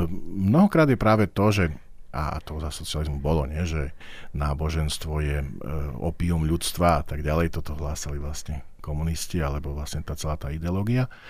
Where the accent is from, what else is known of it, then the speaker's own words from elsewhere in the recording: Michalovce, Košice Region, Slovakia; moja mama je lekárka a u nás v Michalovciach ju veľa pozná